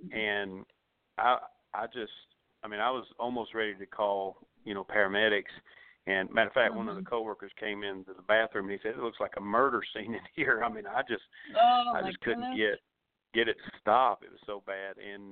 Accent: the South, United States; It's French, but I'm Southern as grits. I was born in the South, but it's my dad's side of the family descended from Canada.

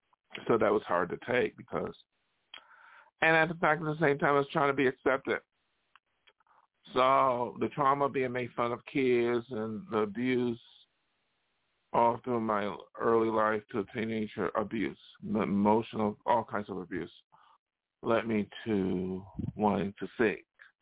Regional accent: Buffalo, New York, United States; And I went back and forth to my hometown in upstate New York, Buffalo, and I was in New York City.

